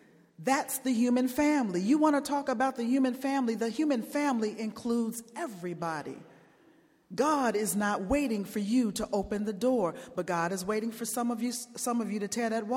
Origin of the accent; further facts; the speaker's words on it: Chicago, Illinois, United States; growing up in the 60s gave me an opportunity to witness the civil rights movement from Chicago. That growing up in Chicago gave me so many rich opportunities to be part of resistance only if from afar